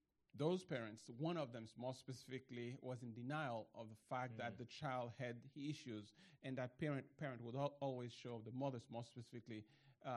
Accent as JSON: {"language": "English", "country": "Haiti", "said": "Let me say that we are originally from Haiti"}